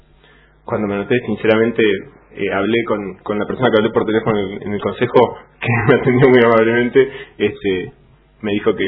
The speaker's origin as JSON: {"language": "Spanish", "town": "Olavarría", "region": "Buenos Aires Province", "country": "Argentina", "tie": "born or raised there", "also_born_or_lived": "La Plata", "said": "yo soy nacido en La Plata, viví durante mi infancia en Olavarría, en la provincia de Buenos Aires, y después volví a La Plata."}